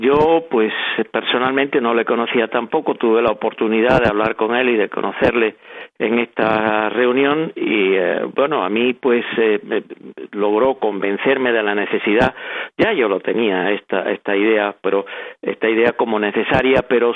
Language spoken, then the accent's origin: Spanish; Cuba; somos cubanos, pero vamos, no somos muy distintos necesariamente a los venezolanos